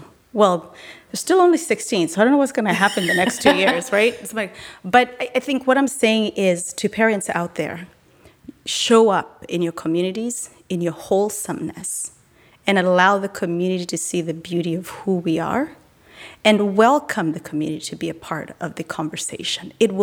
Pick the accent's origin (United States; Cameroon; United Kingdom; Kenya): Kenya; you're from Sudan, I'm from Kenya. You speak a different language.